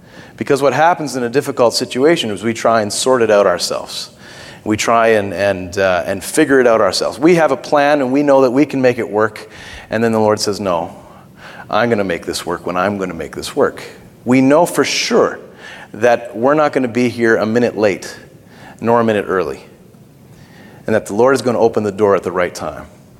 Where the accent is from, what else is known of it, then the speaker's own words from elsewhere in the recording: Israel; I'm a Canadian. And I grew up in Israel.